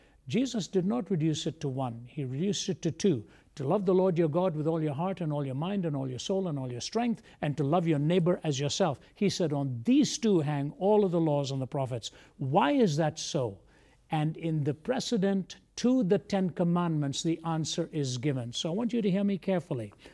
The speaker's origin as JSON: {"language": "English", "country": "India", "tie": "born or raised there", "said": "I grew up in India. Most of my friends were either Hindu or Muslim."}